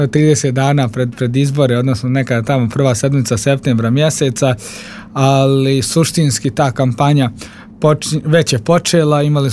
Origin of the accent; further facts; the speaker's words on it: Gradiška, Republika Srpska, Bosnia & Herzegovina; ja dolazim iz Gradiške, ja sam lokal patriota